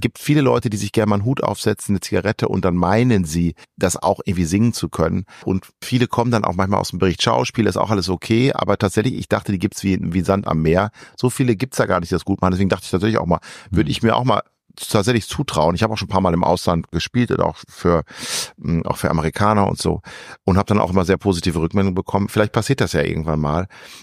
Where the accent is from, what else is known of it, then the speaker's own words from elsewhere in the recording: Ibbenbüren, North Rhine-Westphalia, Germany; habe ich mal 1,5, 2 Jahre in so einem Knabenchor gesungen in Ibbenbüren in meiner Heimatstadt